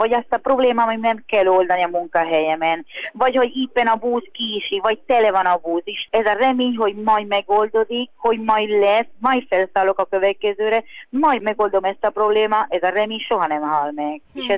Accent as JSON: {"language": "Hungarian", "country": "Hungary", "said": "én most magyarként beszélek"}